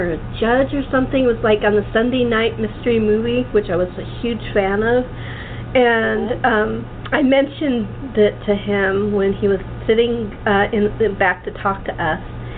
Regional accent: Los Angeles, California, United States; I was brought up in LA, so it's a little bit different.

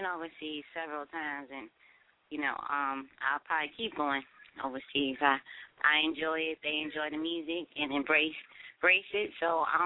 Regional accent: Los Angeles, California, United States; I'm from South Central LA. How about that? That's south.

